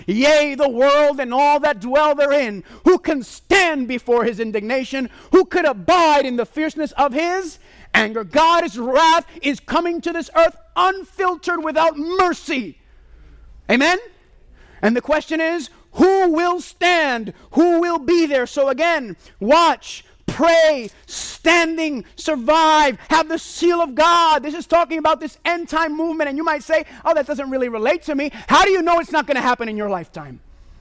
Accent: Puerto Rico; Because I'm from Puerto Rico. And Puerto Rico is an island.

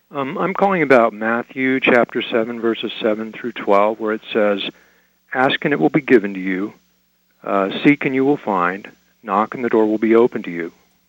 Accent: Ethiopia; like growing up in Ethiopia, a friend of mine I met in college

